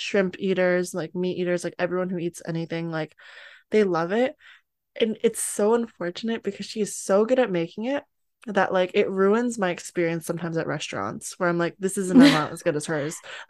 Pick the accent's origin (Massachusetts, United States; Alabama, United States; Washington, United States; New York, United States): Washington, United States; I grew up in Washington State, so I'm from the West Coast